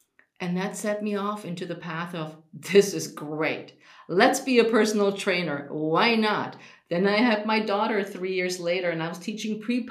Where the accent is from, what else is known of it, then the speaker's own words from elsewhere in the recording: Germany; now in United States; I grew up in Germany, where it's like meat and potato and lots of gravy, and you finish your plate.